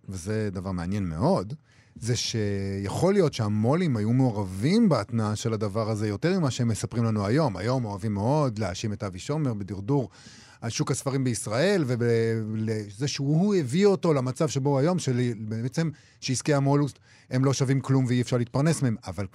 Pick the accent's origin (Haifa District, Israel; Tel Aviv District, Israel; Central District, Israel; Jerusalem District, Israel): Central District, Israel; Rehovot; אני זוכר את זה, אני גדלתי ברחובות, זה מאוד סמוך לגבעת ברנר